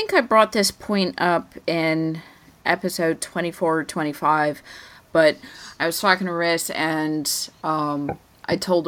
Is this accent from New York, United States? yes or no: no; Colorado, United States; because I grew up in Colorado, and we're not a huge group, you know.